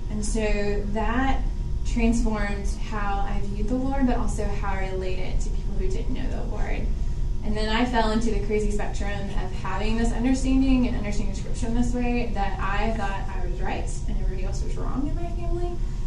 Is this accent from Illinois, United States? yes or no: yes; Illinois, United States; And I'm from Illinois, and there's not many people that are like that there.